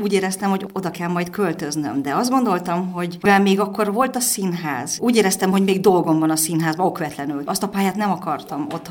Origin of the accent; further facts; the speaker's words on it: Nagykanizsa, Zala, Hungary; moved away as an adult; Igen, itt töltöttem a fiatalkoromat, 19 éves koromig éltem itt